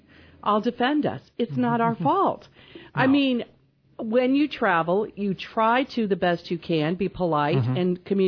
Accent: United States; they wanted to see my gun because I was from America. So of course I must have a gun with me.

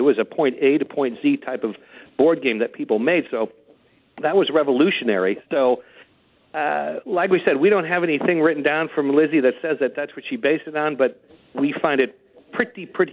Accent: Macomb, Illinois, United States; I was spending a lot of time in Macomb, back in my hometown here, during hiatuses

